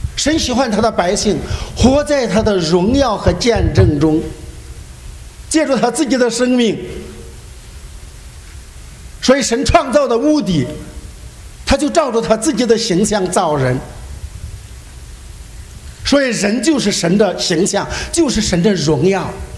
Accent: Henan, China; 我是河南人，就用河南的声调给我们大家唱一下这一节圣经

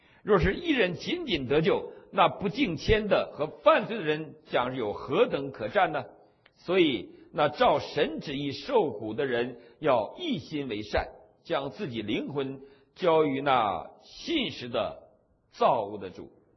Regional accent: China; 他们还对我大陆人有点这个歧视

